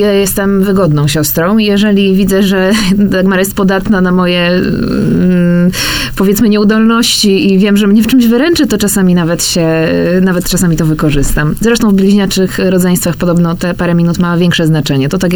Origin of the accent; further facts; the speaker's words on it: Poznań, Greater Poland Voivodeship, Poland; now in Warsaw, Poland; my pochodzimy z Poznania i nasza rodzima parafia to jest właśnie parafia palotyńska. I po przeprowadzce do Warszawy 10 lat temu